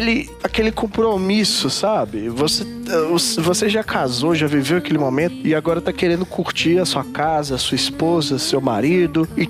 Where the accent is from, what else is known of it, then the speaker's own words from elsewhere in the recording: Sabará, Minas Gerais, Brazil; now in Contagem, Brazil; Eu nasci em Sabará, sou de lá, E depois que me casei, vim morar em Contagem.